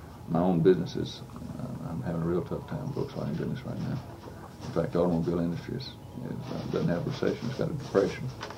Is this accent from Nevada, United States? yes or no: no; Columbia, Mississippi, United States; I was born and raised in Columbia, Mississippi, Marion County.